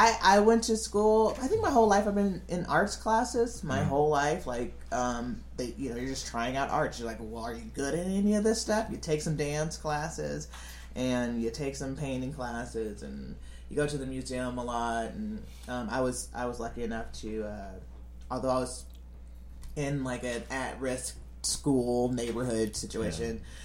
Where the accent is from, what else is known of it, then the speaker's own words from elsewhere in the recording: Los Angeles, California, United States; I know you were going to bring my hood up. okay. No. South Central was, well, I guess it's the only thing I knew, essential